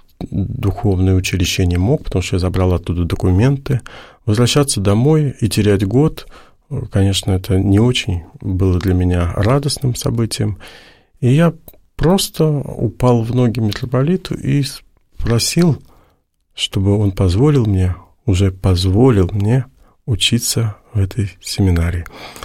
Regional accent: Naberezhnye Chelny, Tatarstan, Russia; born there; я же родился на Принчелнах, это же, да, был тогда, угу, один из самых криминальных городов.

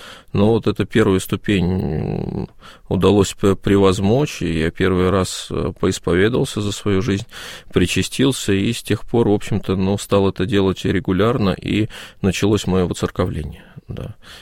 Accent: Saint Petersburg, Russia; когда я вернулся в родной город на Неве, остался один без родителей

